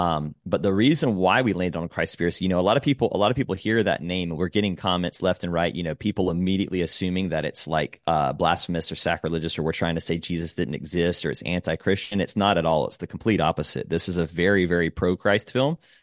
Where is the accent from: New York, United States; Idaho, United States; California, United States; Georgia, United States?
Georgia, United States; Augusta; I was raised with conservative values in the South. I'm from Augusta, Georgia, the Deep South, where the Southern Baptist Convention was founded.